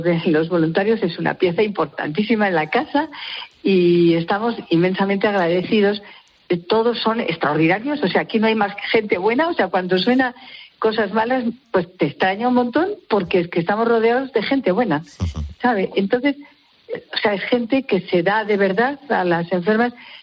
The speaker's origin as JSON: {"language": "Spanish", "town": "Logroño", "region": "La Rioja", "country": "Spain", "said": "Yo soy de Logroño"}